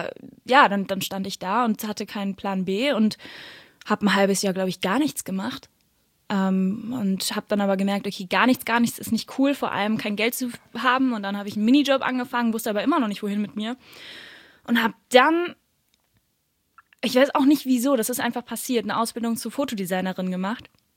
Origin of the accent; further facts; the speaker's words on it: Frankfurt, Hesse, Germany; Frankfurt.